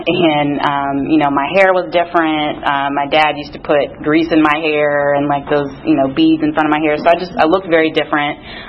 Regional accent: Augusta, Georgia, United States; I'm originally from Augusta, Georgia. I was born in the late 80s, early 90s, or born in the late 80s, so raised in the 90s there. And I like to start off my story by saying that I'm biracial. So my dad was black and my mom is white.

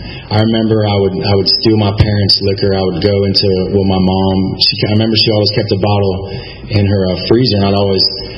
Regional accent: Atlanta, Georgia, United States; born there; I was born on September 8th, 1983, right here in Atlanta, Georgia, Northside Hospital.

